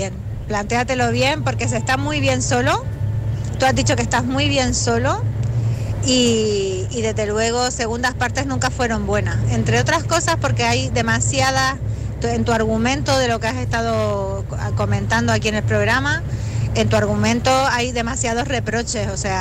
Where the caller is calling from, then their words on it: Canary Islands, Spain; de Canarias.